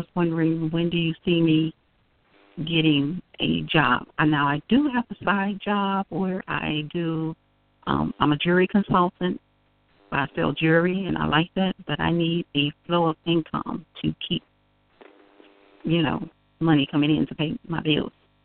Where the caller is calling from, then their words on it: Illinois, United States; Hello, I'm calling from Illinois.